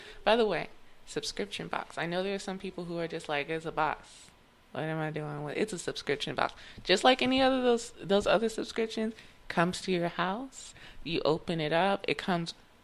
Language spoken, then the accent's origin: English; Houston, Texas, United States; I'm from Houston. Like I said in that first show, my family been here for 100 years.